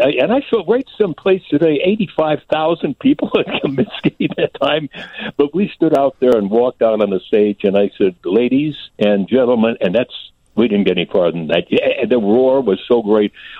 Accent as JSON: {"language": "English", "town": "Chicago", "region": "Illinois", "country": "United States", "tie": "born or raised there", "said": "At least virtually in my hometown of Chicago."}